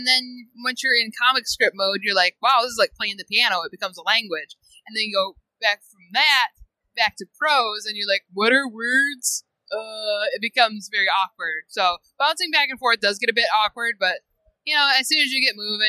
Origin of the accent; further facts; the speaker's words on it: Michigan, United States; And it was during the ice storms that we had in the Midwest. I'm from Michigan.